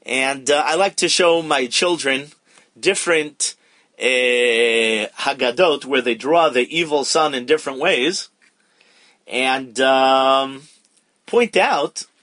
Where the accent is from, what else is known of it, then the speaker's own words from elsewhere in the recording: Riverdale, New York, United States; now in Israel; I remember in my shul in Chutz La'aretz, where I was growing up in Riverdale